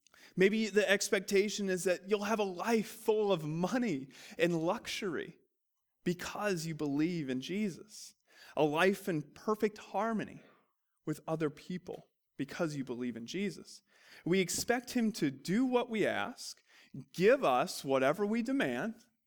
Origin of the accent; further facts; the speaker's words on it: Iowa, United States; I grew up in Iowa. It's corn.